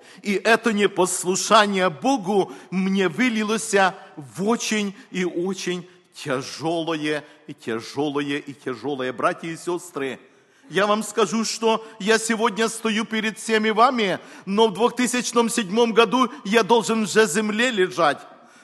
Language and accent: Russian; Ukraine; Можно сказать, я вырос на Украине, но нету детей, нету никого